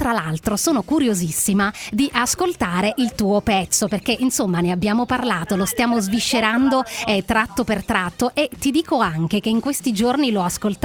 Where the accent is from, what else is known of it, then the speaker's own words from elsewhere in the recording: Sicily, Italy; io sono siciliana